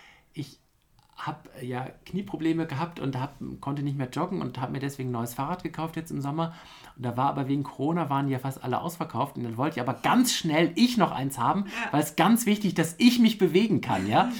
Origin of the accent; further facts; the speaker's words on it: Bremen, Germany; Ich komme ja aus Bremen und in Norddeutschland, in den Dörfern drumherum.